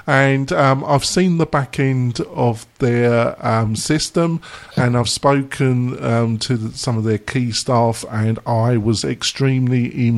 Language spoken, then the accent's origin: English; England, United Kingdom; Like I say, I'm English